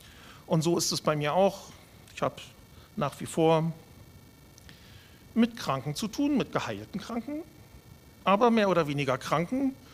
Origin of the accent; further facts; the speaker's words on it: Itzehoe, Schleswig-Holstein, Germany; Zurzeit wohne ich ganz im Süden. Aber davor habe ich in Itzehoe gewohnt. Ich komme also aus Itzehoe. Das ist 50, 60 Kilometer nördlich von Hamburg. Also so ein richtiger Fischkopf nicht.